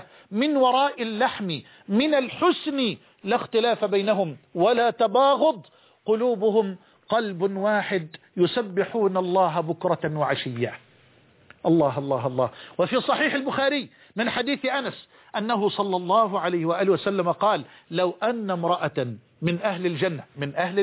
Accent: Egypt

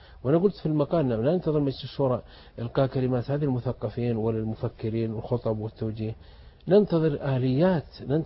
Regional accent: Saudi Arabia; أن لما مثل عندنا في السعودية أتكلم في إنجازات كبيرة

